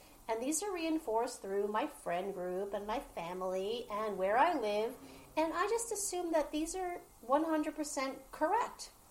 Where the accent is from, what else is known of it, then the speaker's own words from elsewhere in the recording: New York, United States; I grew up in New York. I'm an East Coaster. I'm in a blue state.